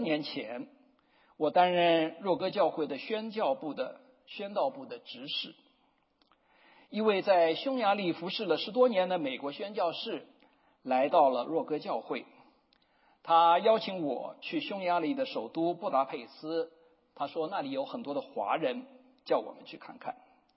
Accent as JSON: {"language": "Chinese", "country": "China", "tie": "born there", "said": "因为我生在大陆，对大陆人很了解，一直在做大陆人的事工，语言我是讲国语也没有问题。"}